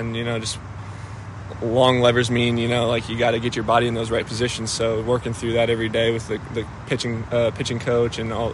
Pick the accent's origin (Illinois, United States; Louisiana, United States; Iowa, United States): Iowa, United States; I've never been to the Field of Dreams, which is crazy because I'm from Iowa